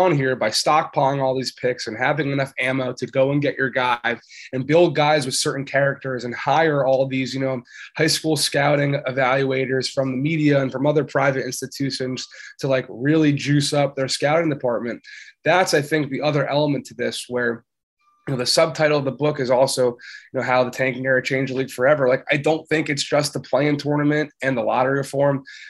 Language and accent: English; Philadelphia, Pennsylvania, United States; Yeah, I mean, I'm from Philly originally.